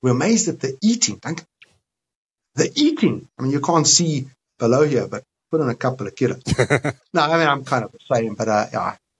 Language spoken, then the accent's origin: English; Cape Town, Western Cape, South Africa; born there; I'm of a group of South Africans that was first-generation South African. My parents were foreigners. So I was born in Cape Town, and I have a South African passport, and I have a European passport.